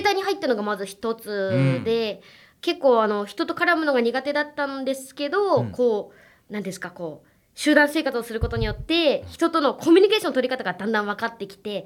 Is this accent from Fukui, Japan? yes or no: no; Yamaguchi, Japan; 山口県出身なんですけど、うん、動物とかこう昆虫を追い回って一人で遊ぶのが好きな子供で、